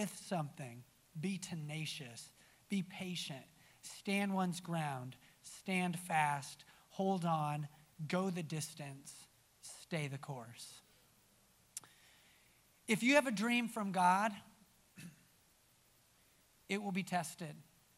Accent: Fort Wayne, Indiana, United States; also born or lived in Thailand; now in Atlanta, United States; I grew up in Fort Wayne. I've had the wonderful privilege of living around the world in Thailand and then on the West Coast, now in Atlanta, Georgia. I'm a Southern boy now

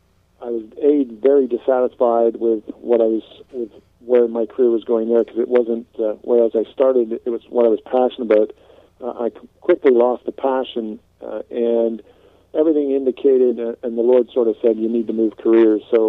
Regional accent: Canada; moved away as an adult; now in United Kingdom; Well, I'm giving a call from Scotland, but obviously my Scottish accent is not coming through because I'm actually Canadian. I grew up in Canada

